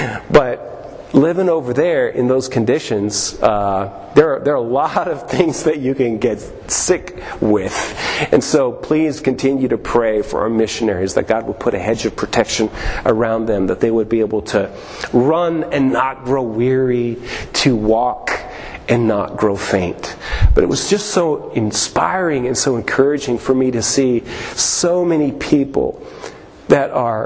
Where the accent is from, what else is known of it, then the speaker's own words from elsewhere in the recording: Alberta, Canada; near where I grew up in Alberta